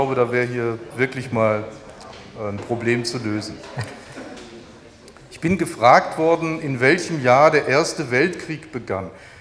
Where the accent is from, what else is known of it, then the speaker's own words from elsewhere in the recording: Baden-Württemberg, Germany; Ich könnte mich jetzt unbeliebt machen und sagen, ich komme ja aus Württemberg